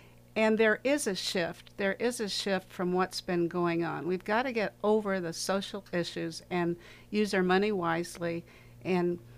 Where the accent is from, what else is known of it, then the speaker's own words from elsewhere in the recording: Kansas, United States; I'm from Kansas. I believe in Kansas values.